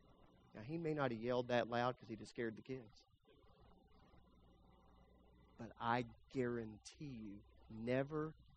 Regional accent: Lubbock, Texas, United States; I grew up in Lubbock, Texas.

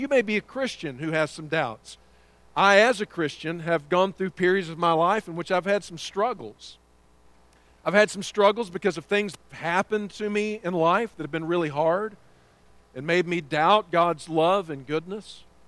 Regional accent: Texas, United States; born there; now in Kentucky, United States; I am a Texan by birth, as Jeff mentioned a moment ago. And it's always great to get back to the Lone Star State. I've been in Kentucky for about 16 and a half years.

